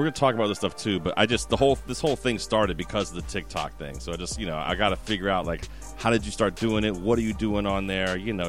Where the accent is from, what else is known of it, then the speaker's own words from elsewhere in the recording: Pittsburgh, Pennsylvania, United States; accent: Pittsburgh; That's my Pittsburgh accent.